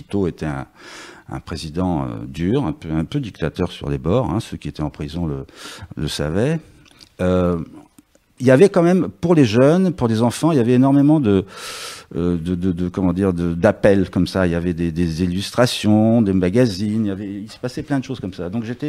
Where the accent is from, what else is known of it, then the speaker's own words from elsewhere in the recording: Belgrade, Serbia; French is a second language; now in France; Tout ça, je l'ai développé au cours de mon enfance à Belgrade. Hein, c'était en ex-Yougoslavie, un pays qui n'existe plus. Et lorsque je suis arrivé en France, je découvre tout d'un coup la langue française.